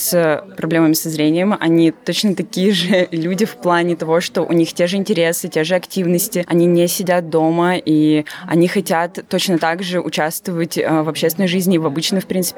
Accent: Syktyvkar, Komi Republic, Russia; Я из Сыктывкара … мне 20 лет.

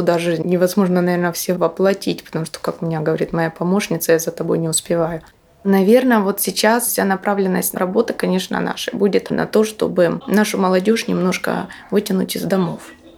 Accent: Donetsk, Donetsk Oblast, Ukraine; now in Murmansk, Russia; В Мурманск, вообще в Российскую Федерацию, я приехала в 2014 году как беженец, потому что я сама из Украины, с Донецка, и приехала сюда уже, когда начались боевые действия на Донбассе.

